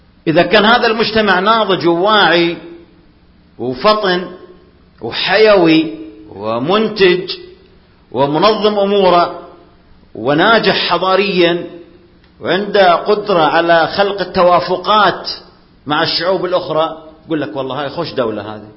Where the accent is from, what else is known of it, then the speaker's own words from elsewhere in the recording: Saudi Arabia; يعني تجي عندنا في السعودية القبائل ما زالت موجودة